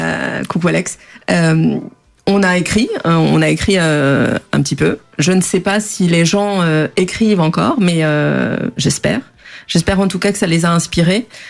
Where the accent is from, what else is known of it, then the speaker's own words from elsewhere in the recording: Portugal; accent: Portuguese; Enfin, j'ai la voix et puis j'ai l'accent portugais.